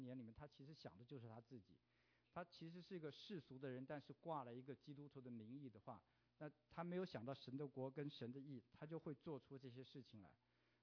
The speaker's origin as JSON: {"language": "Chinese", "country": "China", "said": "我们中国人有一句话说啊，工欲善其事，必先利其器。"}